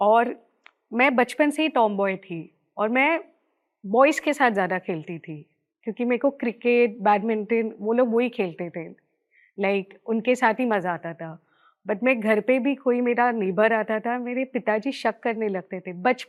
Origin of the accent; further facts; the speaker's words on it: Mumbai, Maharashtra, India; मैं बॉम्बे से बिलोंग करती हूँ। मैं मिडिल क्लास फैमिली से पैदा हुई हूँ और मैं एक फ़ोटोग्राफ़र हूँ।